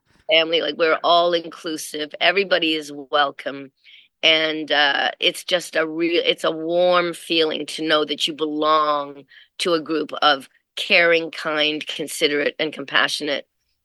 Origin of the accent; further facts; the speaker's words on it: Nova Scotia, Canada; And then we fell in love with Nova Scotia and we never left. So that's why I grew up in Nova Scotia after that.